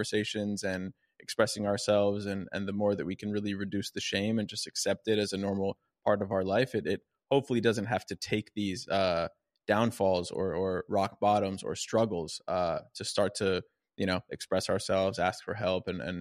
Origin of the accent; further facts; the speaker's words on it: Aspen, Colorado, United States; born there; I was born in Aspen, Colorado.